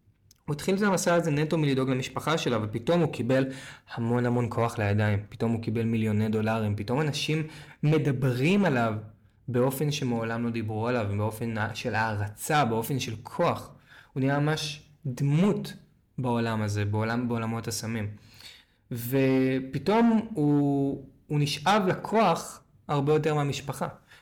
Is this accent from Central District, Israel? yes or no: no; Tel Aviv, Tel Aviv District, Israel; כן, אני תל אביב במקור